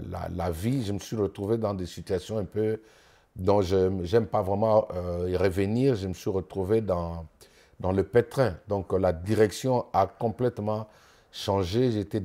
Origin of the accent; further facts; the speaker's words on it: Kolwezi, Lualaba, DR Congo; Chez nous, à Kolwezi, au Chabon, on appelle ça binkalaboué.